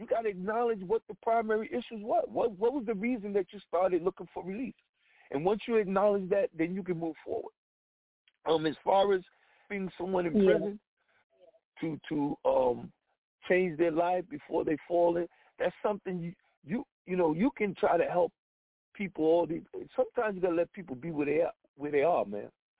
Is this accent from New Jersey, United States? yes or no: yes; New Jersey, United States; I'm from New Jersey. I'm in Virginia